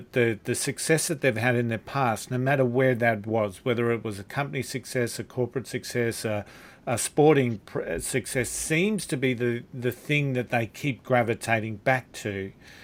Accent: Australia; I'm an Australian.

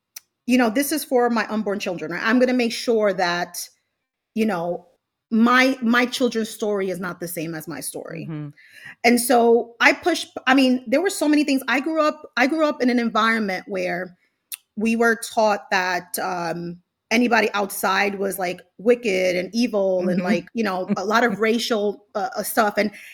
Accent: Bronx, New York, United States; I grew up in the Bronx, like, you know, right. Latina, single mother, three girls, like, you know, I grew up in the hood, okay?

